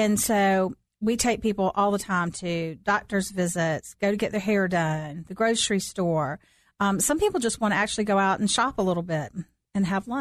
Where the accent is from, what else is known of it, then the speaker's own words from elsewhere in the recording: Sandy Springs, Georgia, United States; I am an Atlanta native. I grew up in Sandy Springs and I live in Dunwoody.